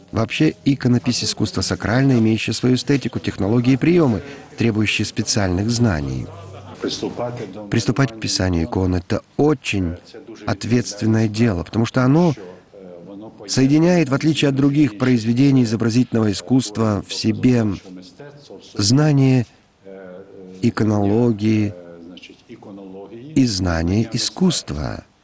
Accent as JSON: {"language": "Russian", "region": "Kyiv", "country": "Ukraine", "said": "Поскольку я киевлянин, даже не в первом поколении"}